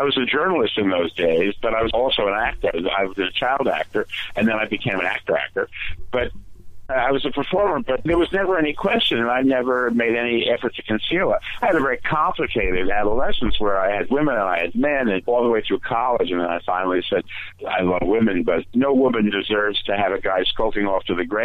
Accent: New Jersey, United States; Which, whenever I come back here, because I'm from Jersey, I come back here and I go, why does it remind me of, oh, it's the humidity, that's why.

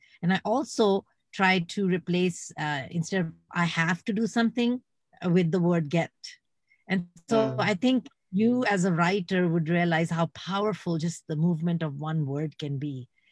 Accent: Iran; also born or lived in England; I'm Indian of origin, but born in England and brought up in Iran. I moved a lot like you, but countries, not cities and apartments.

